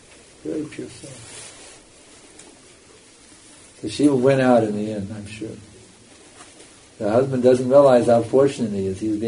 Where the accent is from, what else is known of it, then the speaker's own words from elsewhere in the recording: United States; even when I was a kid growing up in America, the women all stayed at home.